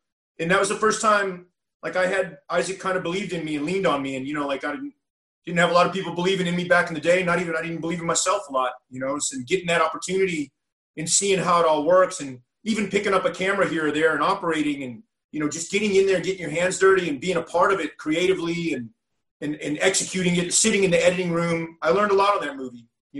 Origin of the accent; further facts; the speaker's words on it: Texas, United States; That's Lucha Loco Libre because I'm from Texas, so I'm a little partial to that stuff.